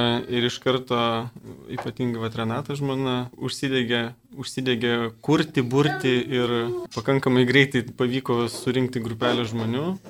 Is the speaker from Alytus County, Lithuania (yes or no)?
no; Vilnius, Vilnius County, Lithuania; Esame iš Vilniaus, iš Šventosios Dvasios parapijos.